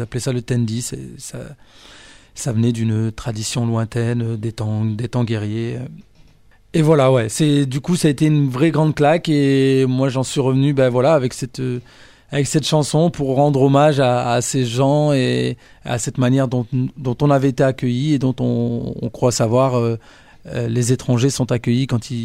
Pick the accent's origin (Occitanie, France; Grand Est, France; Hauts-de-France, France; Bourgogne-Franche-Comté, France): Hauts-de-France, France; Roubaix; je me souviens de là où j'ai grandi, donc c'était vraiment Roubaix dans le quartier entre guillemets et c'était le quartier de la Potainerie, donc c'est un quartier populaire, vraiment très populaire et voire par certains endroits pauvres.